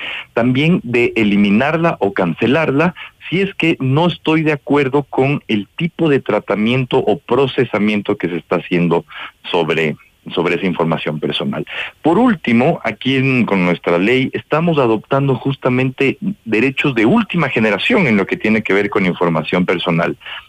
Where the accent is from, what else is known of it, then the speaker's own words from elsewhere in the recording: Ecuador; nosotros como ecuatorianos tenemos consagrado el derecho a la protección de nuestros datos personales